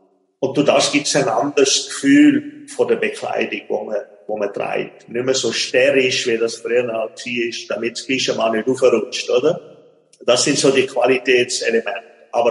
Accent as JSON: {"language": "German", "country": "Switzerland", "tie": "born or raised there", "said": "wo wir alle als Kind, als Schweizer Kind"}